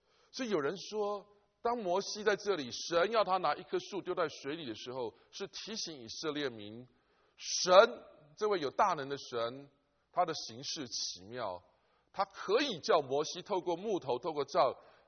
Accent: China; 可能跟我们中国人一样懂得草根树皮都可以治疗

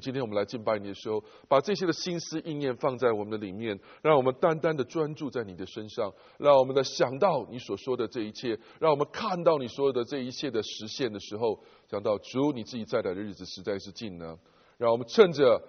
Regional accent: China; now in United States; 特别我们中国人是一个什么礼多 人不怪的这个民族嘛。不过我们来了美国以后，它好像也比较淡了一点啊。

